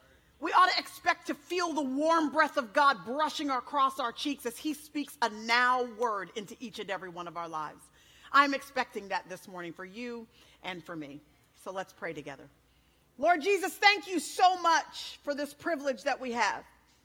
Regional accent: Dallas, Texas, United States; We're from Dallas, Texas, where we have come over to be a part of what was an incredible weekend.

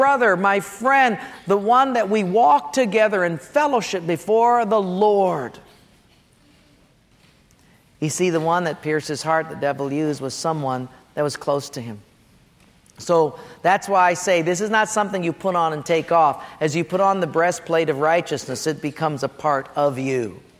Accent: Hawaii, United States; because I'm from Hawaii and I've got Japanese ancestry, you eat rice correctly.

